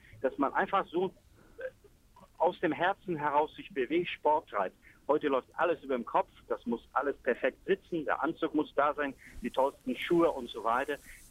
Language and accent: German; East Germany, Germany; Ich bin, wie gesagt, im Osten groß geworden